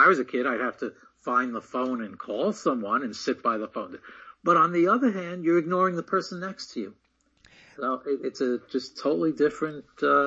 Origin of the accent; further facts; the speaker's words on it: New York City, New York, United States; and this was in New York City, I grew up in the Bronx